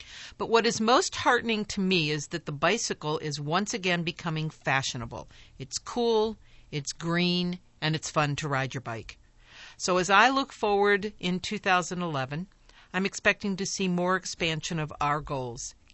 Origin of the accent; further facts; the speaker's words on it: Cincinnati, Ohio, United States; also born or lived in Philadelphia; I was born in Philadelphia. Uh-huh. And my family moved to Cincinnati, where my maternal grandmother lived.